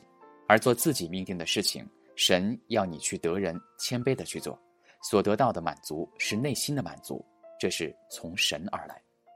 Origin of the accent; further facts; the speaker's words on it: Taiwan; moved away as an adult; also born or lived in Shanghai, China; 我出生在上海，不到一岁就到台湾去，除了祭拜一下祖先，家里没有什么信仰。